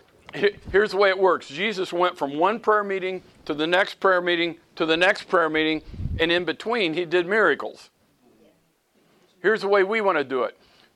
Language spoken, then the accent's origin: English; Dayton, Ohio, United States; I grew up in Dayton, Bethel.